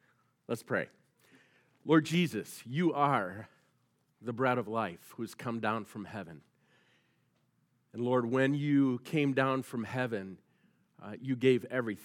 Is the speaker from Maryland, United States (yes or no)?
no; Kansas, United States; born there; also born or lived in Georgia / Ohio / Missouri / Illinois; now in Grand Rapids, United States; I was born in Kansas. I've lived in Georgia, Ohio, Missouri, Illinois, and then Grand Rapids. But this is home. So when I was a kid, we moved all over the place, but God eventually led us here.